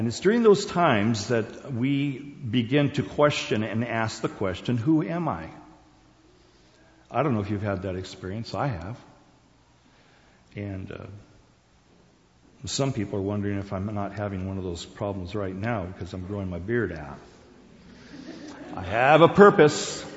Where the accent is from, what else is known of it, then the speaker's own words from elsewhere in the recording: South Korea; moved away; And so I was raised in Korea. Some of the first words that I spoke were Korean words.